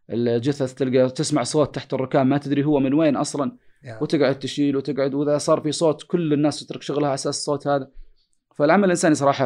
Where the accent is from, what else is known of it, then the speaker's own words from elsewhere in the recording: Saudi Arabia; آخر شيء جاءوا قالوا لي أنت من وين؟ قلت أنا من السعودية. قال أنت سعودي؟ قلت إيه.